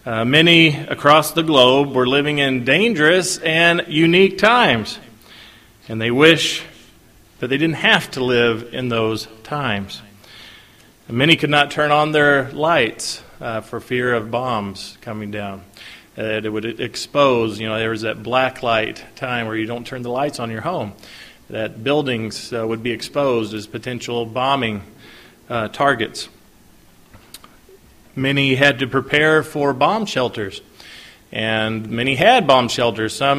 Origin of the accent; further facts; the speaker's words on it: Lexington, Kentucky, United States; born there; It was my birthday. I was born in Lexington, Kentucky.